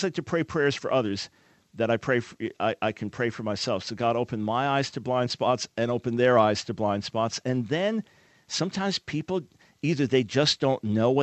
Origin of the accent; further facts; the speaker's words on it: Long Island, New York, United States; Yeah, well, I grew up on Long Island, so I remember the names.